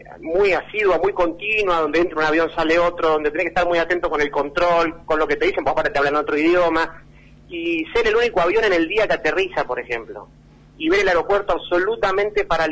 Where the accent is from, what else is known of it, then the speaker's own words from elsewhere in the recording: Santa Rosa de Calamuchita, Córdoba, Argentina; uno es de donde se cría y no de donde nace. Y con mi hermano Eduardo nos criamos prácticamente en Santa Rosa de Calamuchita durante toda la infancia.